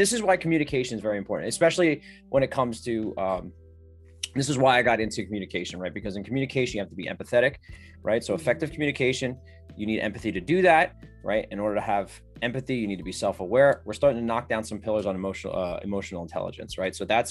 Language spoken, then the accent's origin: English; New Jersey, United States; I'm from New Jersey. I'm an Italian boy from New Jersey. I've got the gift of gab.